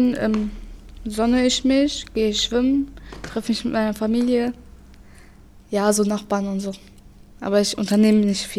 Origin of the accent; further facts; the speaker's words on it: Duisburg, North Rhine-Westphalia, Germany; born there; Ich bin in Duisburg geboren.